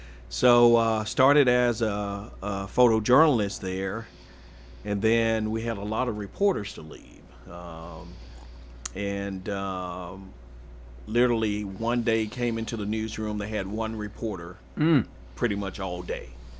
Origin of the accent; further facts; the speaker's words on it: Terry, Mississippi, United States; A little small town just outside of Jackson there in central Mississippi called Terry.